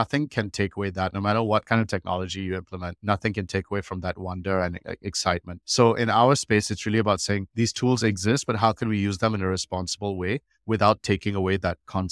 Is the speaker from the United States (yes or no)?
no; Singapore; So I studied in Singapore, I was born in Singapore, did my NS. Right after NS, I went to the US for undergrad.